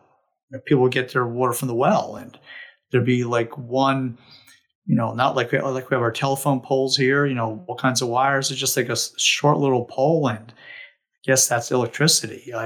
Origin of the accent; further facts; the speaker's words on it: New Jersey, United States; And we grew up in New Jersey, and Jersey being the garden state, has many farms.